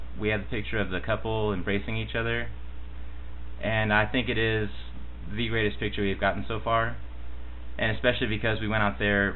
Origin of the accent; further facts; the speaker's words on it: England, United Kingdom; Well, I'm originally from England